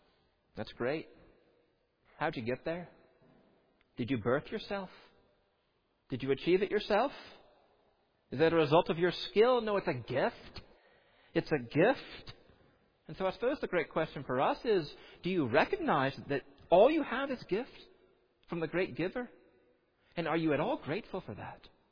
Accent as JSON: {"language": "English", "country": "United States", "said": "I'm an American. We have hard things."}